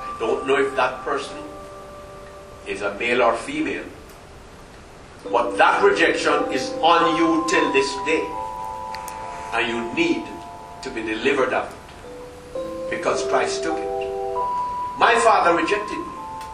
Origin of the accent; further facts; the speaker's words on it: United Kingdom; We say Isaiah. We are British.